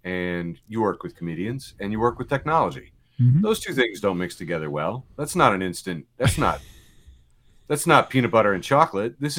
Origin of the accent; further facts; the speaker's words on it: United States; I'm an American